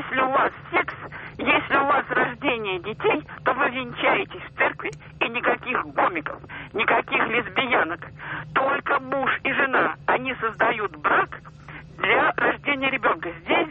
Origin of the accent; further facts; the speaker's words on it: Saint Petersburg, Russia; я из Петербурга.